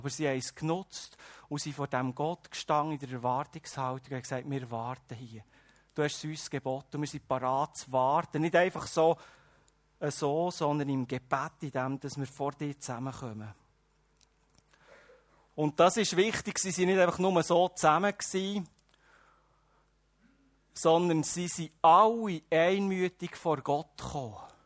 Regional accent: Switzerland; das sind wir Schweizer gut

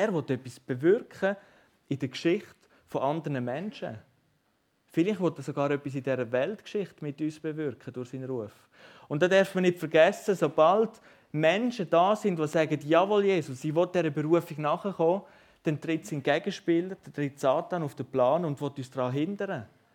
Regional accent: Switzerland

